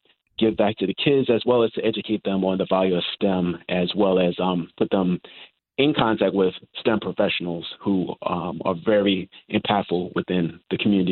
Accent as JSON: {"language": "English", "town": "Queens", "region": "New York", "country": "United States", "tie": "born or raised there", "said": "So my background is I grew up in Queens, New York"}